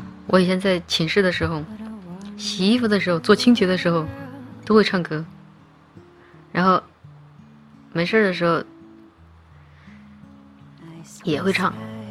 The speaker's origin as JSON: {"language": "Chinese", "country": "Ukraine", "second_language": "Chinese", "said": "我不是黑人，我是白人，欧洲人，从乌克兰那边。你们知道乌克兰的妹子吗？就是皮肤白白的，眼睛大大的，个子小小的，就是我这种。"}